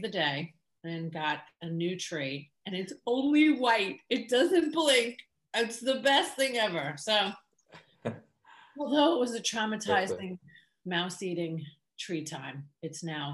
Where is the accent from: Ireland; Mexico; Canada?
Ireland; I grew up in a house. We're from Ireland, Anish, and you think America's bad.